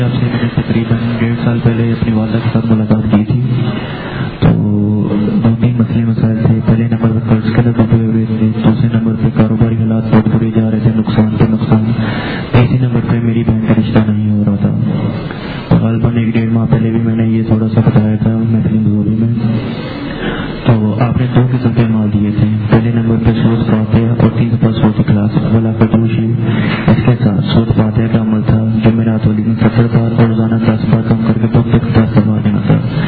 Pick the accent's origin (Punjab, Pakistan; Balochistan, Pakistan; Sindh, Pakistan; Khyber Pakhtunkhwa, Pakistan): Punjab, Pakistan; Faisalabad; فیصلہ آباد سے آیا ہوں.